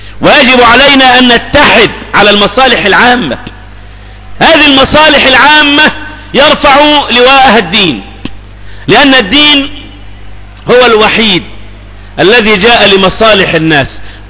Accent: Egypt; ما عادش عندنا في مصر الان غير الجيش بس

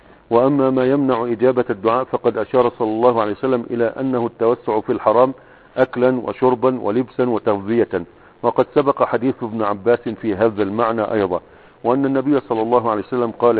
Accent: Egypt; وعندنا في مصر

